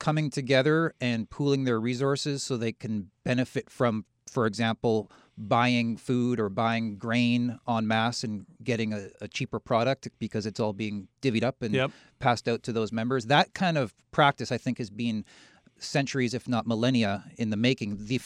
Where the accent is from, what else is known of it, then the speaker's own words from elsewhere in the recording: Nelson, British Columbia, Canada; I'm from Nelson, British Columbia.